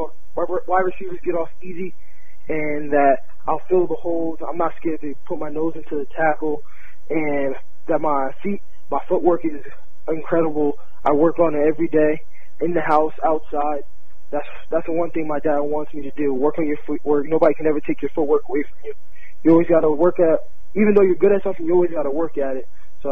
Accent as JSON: {"language": "English", "region": "New Jersey", "country": "United States", "said": "The reason I say that is because I'm from New Jersey. I always got to represent New Jersey."}